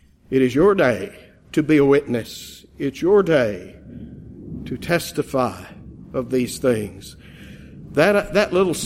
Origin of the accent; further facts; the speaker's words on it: Texas, United States; I used to sing when I was a kid growing up in Texas